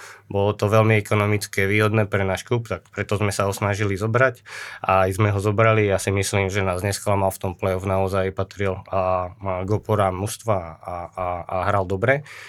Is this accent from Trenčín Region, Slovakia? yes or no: no; Banská Bystrica, Banská Bystrica Region, Slovakia; Som Banskobystričan a sme s tým klubom prepojení.